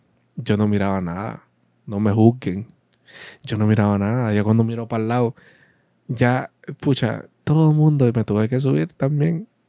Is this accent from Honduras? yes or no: yes; La Ceiba, Atlántida, Honduras; es que a La Ceiba le hace falta muchos lugares así. Definitivamente. Por eso es que dicen de que mi pueblito es un pueblito.